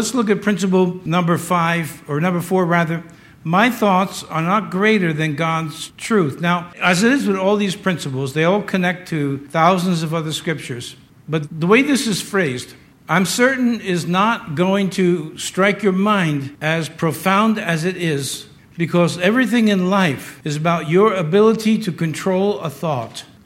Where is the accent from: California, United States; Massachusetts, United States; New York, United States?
New York, United States; Yonkers; And I grew up in New York City, as you know, Yonkers, actually.